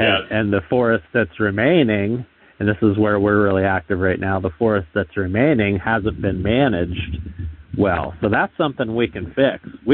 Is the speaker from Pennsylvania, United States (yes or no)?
yes; Pennsylvania, United States; and then made it back to my home state of Pennsylvania, where I worked for almost 15 years with our state wildlife agency